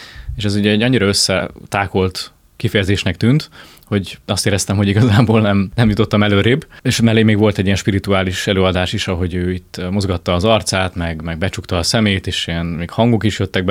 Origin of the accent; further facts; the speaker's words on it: Nagykálló, Szabolcs-Szatmár-Bereg, Hungary; Nagykállóban, ahonnan származom